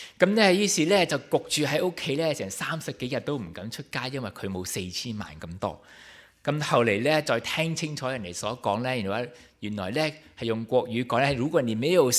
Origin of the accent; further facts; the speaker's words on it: Taishan, Guangdong, China; also born or lived in Vancouver; now in Mississauga, Canada; 咁因为我哋台山人呢， … 咁就台山人啦。我自己呢就成长喺圣公会嘅家庭，我係第五代嘅圣公会嘅信徒，